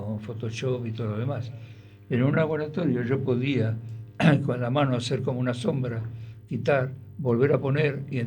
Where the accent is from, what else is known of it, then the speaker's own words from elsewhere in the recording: Buenos Aires, Argentina; Nací en Buenos Aires, en Villa del Parque. Un hermoso lugar para mí, con una infancia muy buena, en el sentido de que tuve la posibilidad de tener un jardín con muchos árboles